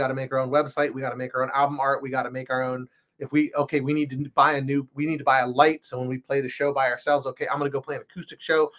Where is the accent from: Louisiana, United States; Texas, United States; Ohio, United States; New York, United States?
Ohio, United States; Youngstown; we didn't grow up in Los Angeles, we grew up in Ohio, in Youngstown, Ohio, which is like a Rust Belt, like kind of DIY gritty.